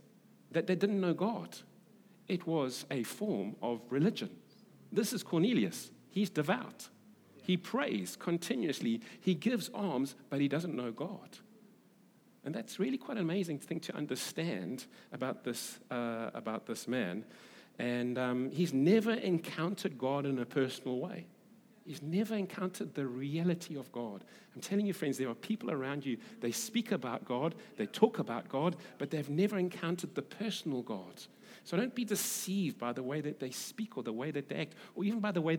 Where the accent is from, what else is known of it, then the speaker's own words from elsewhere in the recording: Durban, KwaZulu-Natal, South Africa; And I'm English. I grew up in Durban.